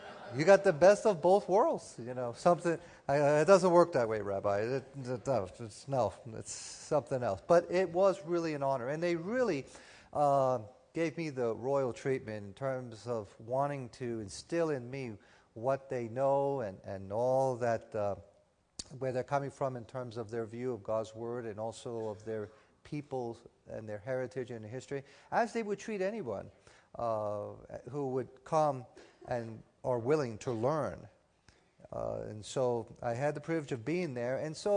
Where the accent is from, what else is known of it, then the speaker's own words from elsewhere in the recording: New York City, New York, United States; I'm originally from New York City, so if you don't catch my R's, you know, we threw out our R's a long time ago, and I talk very fast.